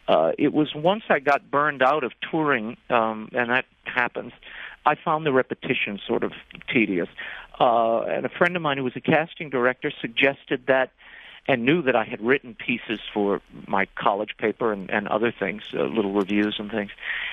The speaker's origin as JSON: {"language": "English", "town": "New Orleans", "region": "Louisiana", "country": "United States", "tie": "born or raised there", "moved": "as an adult", "said": "I grew up in New Orleans, and it left its own mark. As any native New Orleanian will tell you, it's a hard place to shake loose. So I spent all of my childhood and till the time I was 18, I was there."}